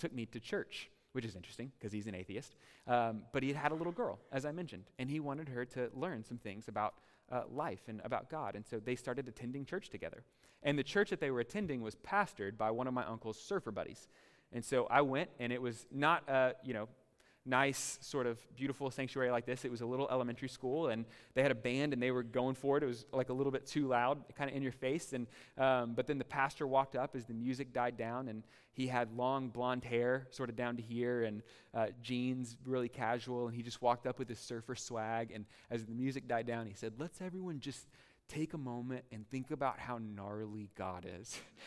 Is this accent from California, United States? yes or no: no; Texas, United States; I'm from Texas. Turns out we have trail riding in Texas.